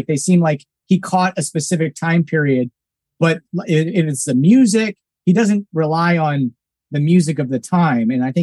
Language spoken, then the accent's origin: English; Nebraska, United States; I grew up in a small town in Nebraska where we had a movie theater with 2 screens